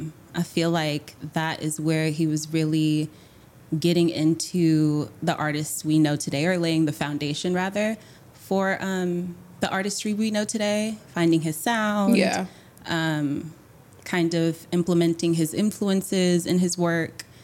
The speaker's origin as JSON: {"language": "English", "town": "Compton", "region": "California", "country": "United States", "tie": "born or raised there", "said": "we're from the same town. I grew up in Compton. Shout out to Compton."}